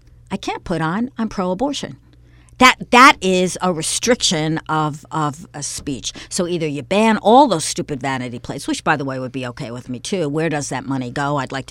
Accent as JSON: {"language": "English", "region": "Northern United States", "country": "United States", "said": "I'm from the North. I'm glad we won."}